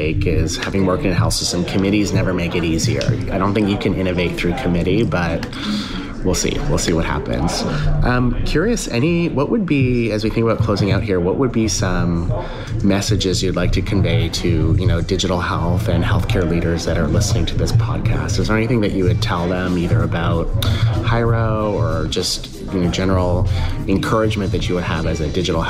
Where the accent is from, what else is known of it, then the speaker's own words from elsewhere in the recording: Canada; I'm from Canada originally, and there's certainly things we say as Canucks